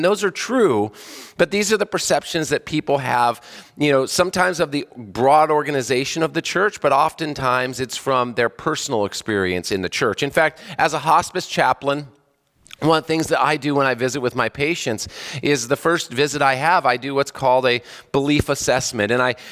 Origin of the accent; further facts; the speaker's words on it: California, United States; Well, growing up in California, a lot of my church members at my dad's church worked at Disneyland